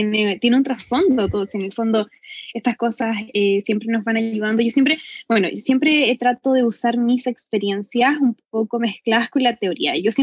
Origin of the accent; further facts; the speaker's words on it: Concepción, Biobío, Chile; now in Santiago, Chile; vivo en Chile, vivo en la ciudad de Santiago de Chile. Originalmente soy de otra ciudad, soy del sur, ¿no? Así que soy de Concepción. Llevo 2 años viviendo acá.